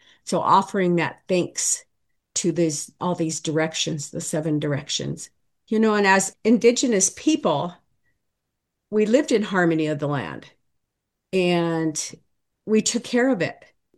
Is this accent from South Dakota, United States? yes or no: yes; South Dakota, United States; I come to you from the Lake Traverse Indian Reservation in northeast corner of South Dakota in the USA. I am Sisseton Wahpeton Oyate Hamataha. I come from the people of the Sisseton and Wahpeton lands.